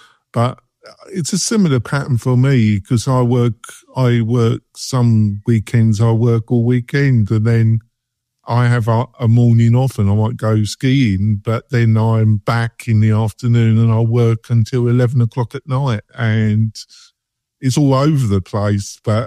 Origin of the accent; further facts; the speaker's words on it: England, United Kingdom; I am in my way, but I'm from England, obviously